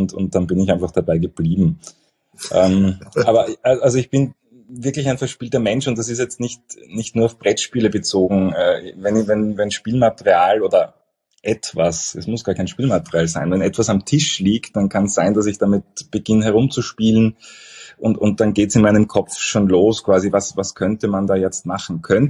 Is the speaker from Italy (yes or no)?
no; Vienna, Austria; Ja, also ich bin ein Wiener